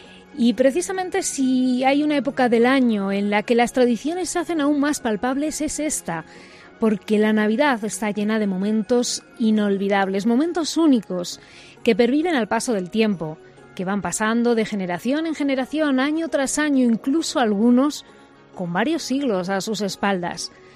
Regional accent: Ávila, Castile and León, Spain; y desde Astorga nos volvemos hasta Ávila porque ahora me toca a mí hablarte de las tradiciones de mi tierra.

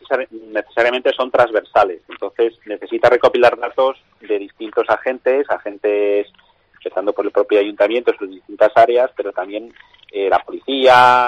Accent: Tudela, Navarre, Spain; now in Madrid, Spain; Y los que somos de Tudela, pues claro, estamos sensibilizados.

